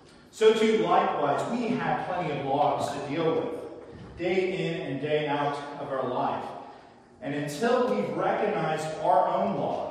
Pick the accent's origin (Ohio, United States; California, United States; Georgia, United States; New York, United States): California, United States; moved away; we're from California and we still have to use the lingo, even though we're former Californians and don't identify with the politics of the state.